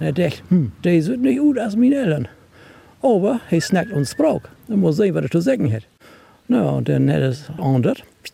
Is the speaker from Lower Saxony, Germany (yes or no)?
yes; Lower Saxony, Germany; Elfmarsch und Niedersachsen, also südlich von Hamburg.